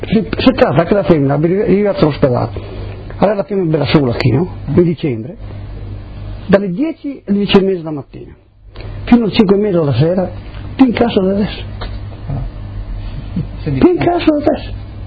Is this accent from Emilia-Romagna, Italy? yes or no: no; Friuli-Venezia Giulia, Italy; Italian is a second language; Se vengo da Friuli? Quando sta a Friuli? Quanto se tu dimmi così? Quando sta a Friuli? Vince Italia, tra l'Italia e l'Austria, c'è ragione che si chiama Friuli.